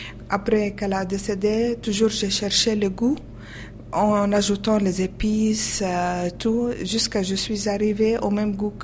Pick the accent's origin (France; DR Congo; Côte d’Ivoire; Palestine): Palestine; Ramallah, West Bank; Je suis née à Ramallah. Et le lieu où j'ai habité, la maison de ma naissance, c'était une très très très belle maison. Une ancienne maison entourée d'un grand jardin avec des grands arbres de sapin.